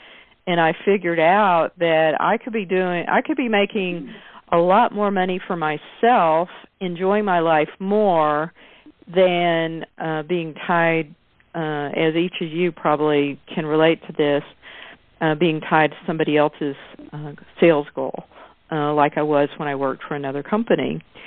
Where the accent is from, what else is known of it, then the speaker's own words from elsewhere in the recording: Houston, Texas, United States; I grew up in Houston, Texas. I knocked on doors. I went door to door selling.